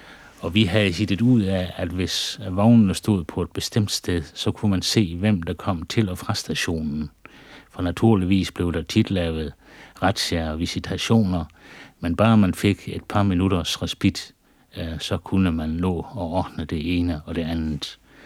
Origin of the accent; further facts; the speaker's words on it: Toftlund, Region of Southern Denmark, Denmark; at sige til ham, jeg er fra Toftlund.